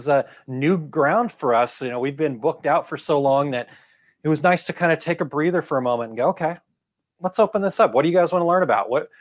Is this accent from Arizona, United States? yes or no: yes; Arizona, United States; I grew up in Arizona.